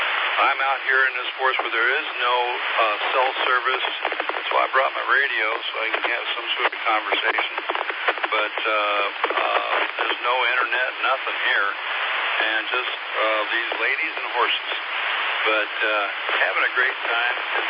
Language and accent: English; Kansas, United States; also born or lived in California; I was originally from Kansas, grew up on a farm there, lived in California